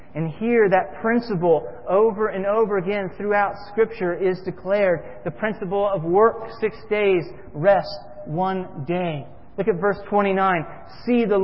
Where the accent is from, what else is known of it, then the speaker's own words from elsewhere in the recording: Florida, United States; I'm from Florida, having no idea what